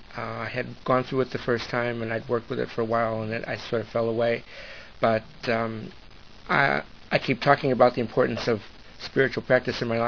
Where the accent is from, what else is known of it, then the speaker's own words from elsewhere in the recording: Chicago, Illinois, United States; I'm from the Chicago area.